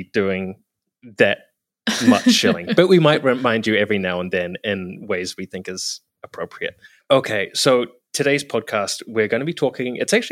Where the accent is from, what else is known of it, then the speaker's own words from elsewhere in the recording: New Zealand; like I was from New Zealand, but like I happened to be in San Francisco and Seattle and Vancouver at that time.